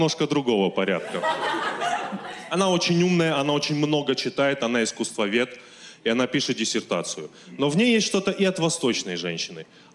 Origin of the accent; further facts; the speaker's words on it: North Ossetia–Alania, Russia; now in Moscow, Russia; Я родился и вырос в Северной Осетии. Я воспитывался в православной семье как христианин, потому что Осетия — это православная республика.